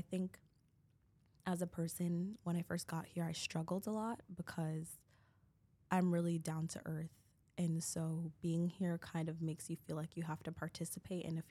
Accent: Brooklyn, New York, United States; something that I love about growing up in New York is the fact that I was able to do so much exploring. Like, I was never at home. As soon as, like, I got to middle and high school, I really ventured out. I was always in the city because I'm from Brooklyn.

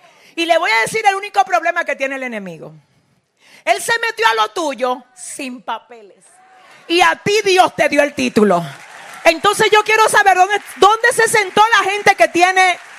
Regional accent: San Francisco de Macorís, Duarte, Dominican Republic; Yo recuerdo que en mi pueblo, San Francisco de Macorís, un pueblo de aquí de República Dominicana donde yo nací

